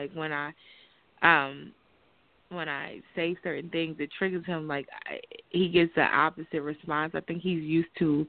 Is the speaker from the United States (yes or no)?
yes; New Jersey, United States; I'm from, like, the northern part, closer to, like, the city.